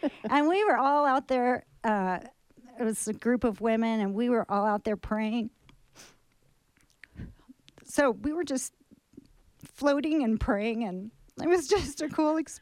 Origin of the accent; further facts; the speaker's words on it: El Paso, Texas, United States; also born or lived in Denver; now in New Mexico, United States; And so I had some family here, and I grew up in El Paso, and we used to come here, you know, a lot every year on vacation. So I was, you know, very familiar with New Mexico